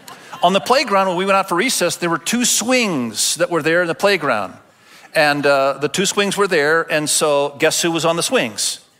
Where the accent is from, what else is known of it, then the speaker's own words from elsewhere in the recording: Indonesia; Perspective. I was raised in Indonesia, and I went to boarding school